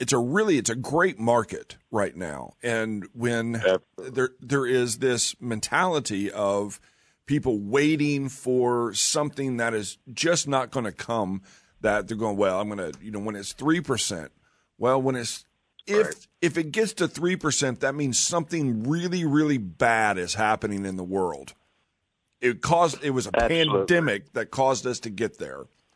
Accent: Bethany, Oklahoma, United States; I grew up in Bethany.

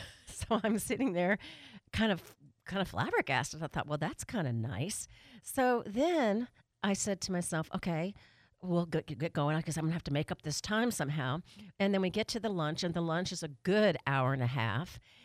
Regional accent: United States; And then I realized I'm really American

